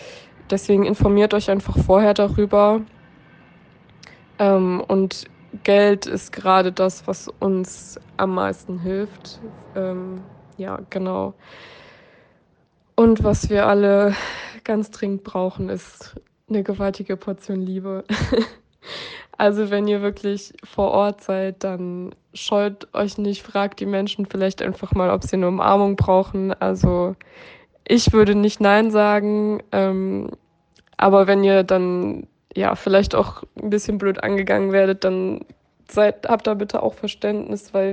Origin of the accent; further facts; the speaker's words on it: Gemünd, North Rhine-Westphalia, Germany; dem Kurort Gemünd bei Schleiden. Und ja, uns hat die Flutkatastrophe auch ganz schlimm getroffen. Mein Heimatort ist ein Trümmerhaufen.